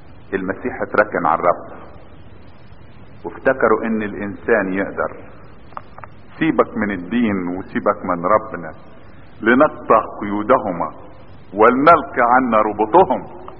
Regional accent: Egypt; عندنا بس في بلدنا مصر

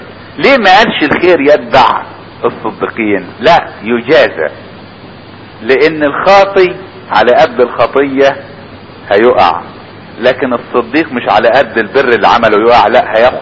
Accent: Upper Egypt, Egypt; كنت بسمع دايما واحد عندنا في الصعيد يقول مثل

